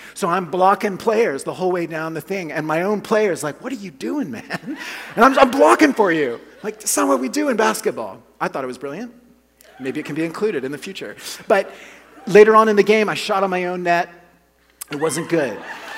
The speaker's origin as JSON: {"language": "English", "country": "Colombia", "tie": "born or raised there", "moved": "yes", "lives_now": "Oklahoma, United States", "said": "I grew up in South America, in Colombia, and it was our first year back to the United States. And I'm in the state of Oklahoma"}